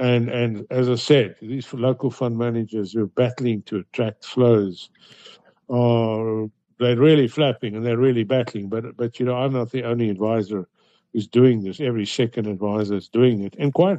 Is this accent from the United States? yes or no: no; Johannesburg, Gauteng, South Africa; You must remember, I grew up in Hillbrow, 70s, 80s, and 90s.